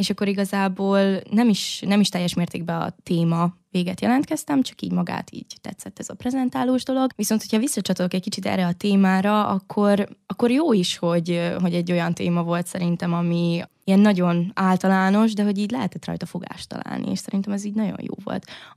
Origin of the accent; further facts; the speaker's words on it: Vojvodina, Serbia; Igazából én szerb közegben nőttem fel, és szerintem ez nagyon kihatással is van a személyiségemre.